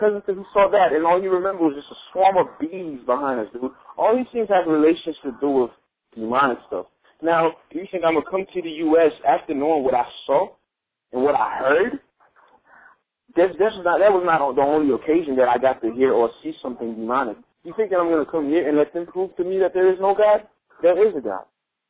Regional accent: Haiti; I'm from Haiti. I know what I saw.

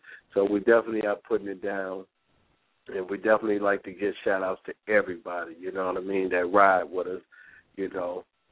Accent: Detroit, Michigan, United States; you know, like my missus said, we'll be in my hometown, Detroit.

